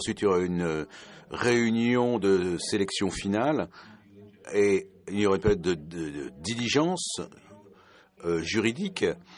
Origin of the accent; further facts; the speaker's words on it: Finland; French is a second language; Je viens de Finlande